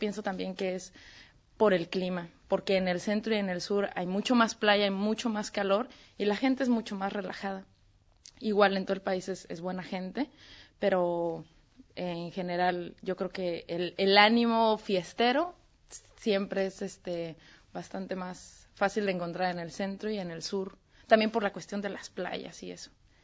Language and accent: Spanish; Querétaro, Mexico; En la ciudad de donde yo soy, que es, bueno, donde yo vivo, que es Querétaro, es conocida ahí en México